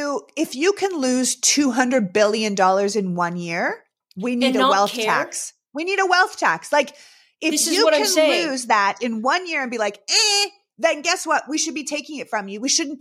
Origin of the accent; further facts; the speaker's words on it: Canada; now in United States; I grew up in Canada, right? So when I grew up in Canada, before I became an American citizen